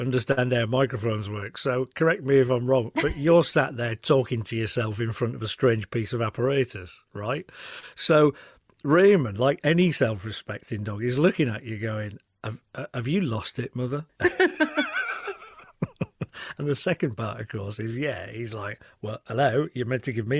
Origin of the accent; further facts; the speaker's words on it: Yorkshire and the Humber, United Kingdom; now in Cotswolds, United Kingdom; So I'm famously a Yorkshireman, but I've lived... if I'm honest, I've probably lived outside of Yorkshire longer than I lived in.